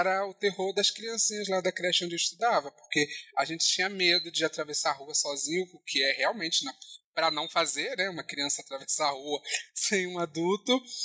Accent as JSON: {"language": "Portuguese", "region": "São Paulo", "country": "Brazil", "tie": "born or raised there", "said": "Eu, quando era criança lá em São Paulo"}